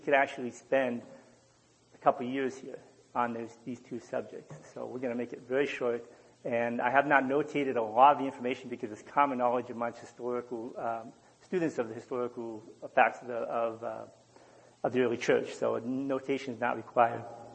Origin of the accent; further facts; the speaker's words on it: Ohio, United States; accent: hickish; I returned back to Ohio, which most of you can tell with my hickish accent that I'm from Ohio.